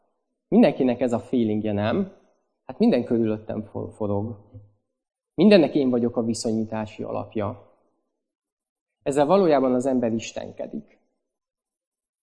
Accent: Budapest, Hungary; Hát én itt nőttem föl Pesten, hát én két nagy blokkházba éltem, nem ismertem a szomszédaimat.

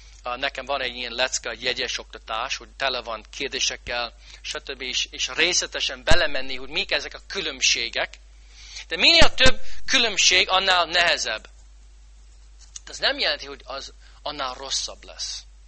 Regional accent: St. Louis, Missouri, United States; Hungarian is a second language; én Amerikában nőttem fel, és Magyarországon, Békés megyén, egy kis faluban, kis városban, én egy 2 millió fős városban nőttem fel, Szent Louisban.

